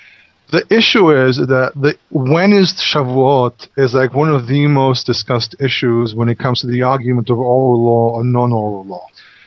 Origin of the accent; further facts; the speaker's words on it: England, United Kingdom; accent: English; As you can hear, I don't have an American accent. My accent is English.